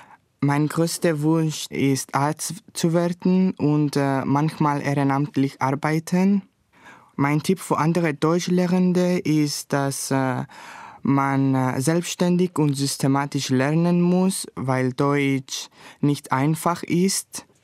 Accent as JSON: {"language": "German", "country": "Cyprus", "second_language": "German", "said": "Ich komme aus Zypern und ich bin im Jahr 2001 geboren."}